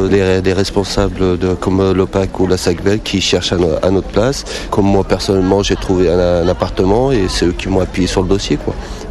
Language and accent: French; Lyon, Auvergne-Rhône-Alpes, France; Bon, j'étais du quartier, ouais. J'étais de la Duchère.